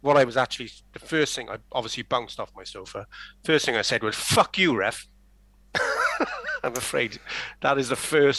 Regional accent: Wales, United Kingdom; as we know as Welsh fans, is around the corner

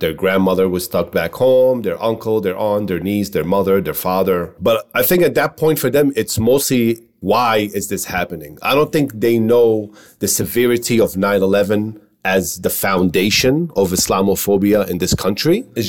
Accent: Queens, New York, United States; The closest mosque when I grew up in Queens was all Bengali community.

